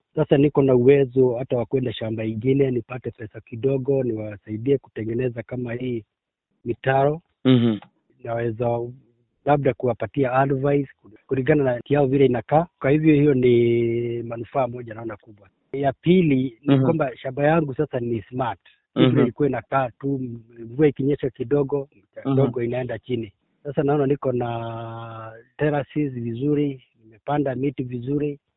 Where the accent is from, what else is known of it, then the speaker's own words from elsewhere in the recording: Dakaine, Murang'a County, Kenya; Natoka eneo la Murang'a. Area yangu ni mahali inaitwa Dakaine. Mimi ni mkulima mdogo, nalima hapa area ya Dakaine.